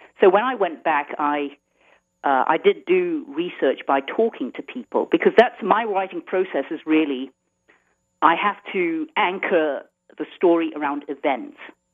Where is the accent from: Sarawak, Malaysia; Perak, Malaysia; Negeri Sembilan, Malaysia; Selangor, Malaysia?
Perak, Malaysia; Ipoh; Ipoh, my hometown, which is where the story is set, is a beautiful town surrounded by limestone hills.